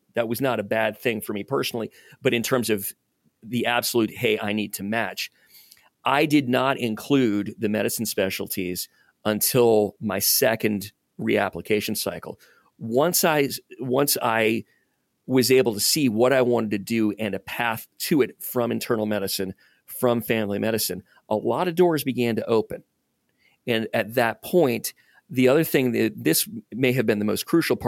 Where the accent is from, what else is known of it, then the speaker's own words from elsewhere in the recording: Louisiana, United States; now in Kansas City, United States; I matched right here in Kansas City, and I'm really glad I did. But I had signaled two places. I'm originally from Louisiana.